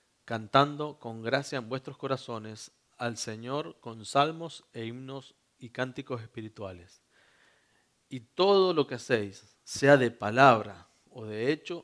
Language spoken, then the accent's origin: Spanish; Argentina; no es que yo legalmente sigo siendo argentino